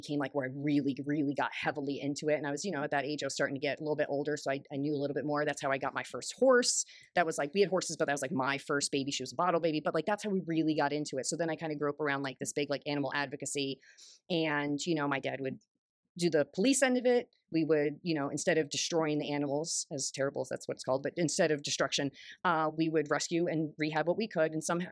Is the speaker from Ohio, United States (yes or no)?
no; Colorado, United States; also born or lived in New York; So I grew up in Colorado. And my dad was a retired New York State trooper. And so when my dad, so I was actually born in New York, but raised in Colorado.